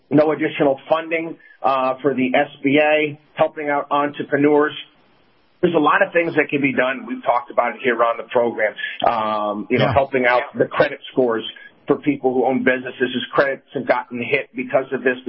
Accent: Albany, New York, United States; I grew up in Albany, New York, and trust me, I have no desire to go back up there and deal with that big, massive government.

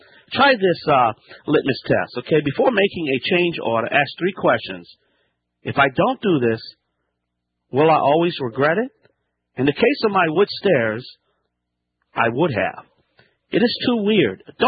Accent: Louisiana, United States; from the Bayou Land.

